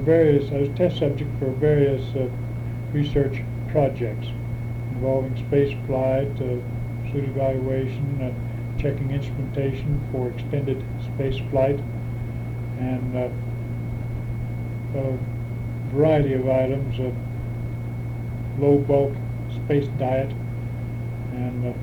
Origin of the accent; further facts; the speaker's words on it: Aztec, New Mexico, United States; also born or lived in Tularosa / Hope; I was born in Tularosa, New Mexico, and on the 14th of March, 1931. I lived there for 4 years, and then in 1935, my family moved to Hope, New Mexico, close to Artesia.